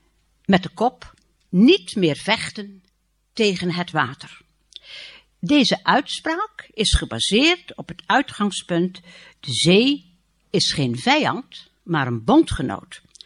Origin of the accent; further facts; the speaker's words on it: Netherlands; Voortdurend zijn wij Nederlanders in gevecht met dat water.